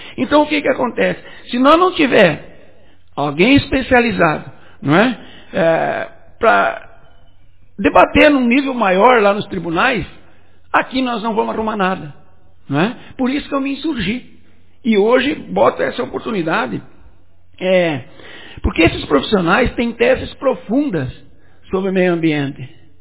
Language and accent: Portuguese; Iraí, Rio Grande do Sul, Brazil; moved away as an adult; Então, eu saí de Iraí, saí não, eu fui procurar um modo melhor de fazer a vida, trabalhar, formar uma família